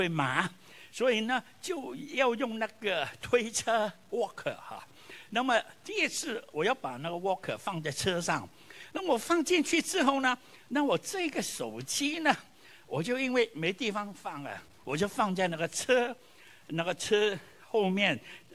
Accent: Vietnam; moved away; 我记得小的时候在越南呢，过新年就是最开心的

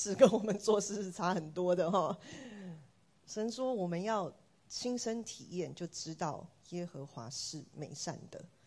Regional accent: Taiwan; 那我从小在台湾长大，我出生在一个破碎的家庭。我在很小很小的时候，幼稚园的时候吧，我爸妈就分开了。那我爸爸就到美国，然后我就在台湾跟我妈妈住，一直。

